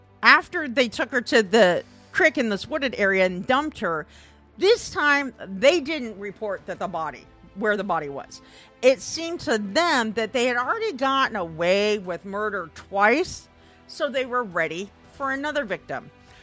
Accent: Midwest, United States; Honey, no. I'm from the Midwest.

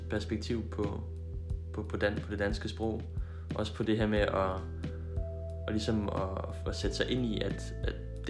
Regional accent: Region of Southern Denmark, Denmark; Altså, jeg er opvokset i Jylland.

